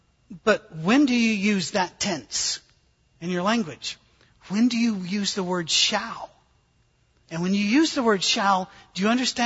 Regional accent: United Kingdom; I'm British, if you hadn't noticed.

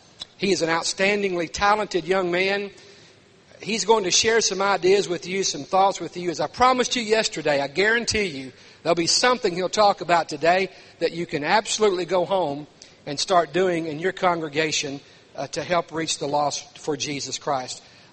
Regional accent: Rogers, Arkansas, United States; I'm from Rogers, Arkansas.

